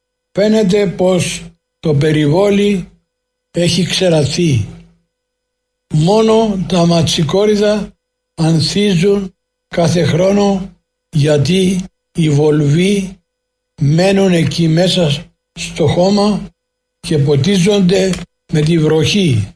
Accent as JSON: {"language": "Greek", "town": "Famagusta", "region": "Famagusta District", "country": "Cyprus", "tie": "born or raised there", "moved": "yes", "lives_now": "Limassol, Cyprus", "said": "Όταν έγινε η εισβολή, φύγαμε από την Αμόκοστο και ήλθαμε στη Λεμεσό."}